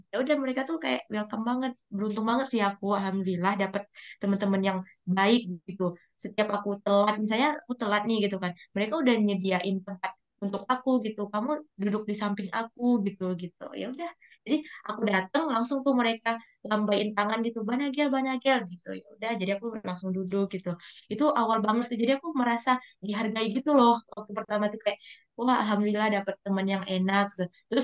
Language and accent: Indonesian; Indonesia; baru aku orang Indo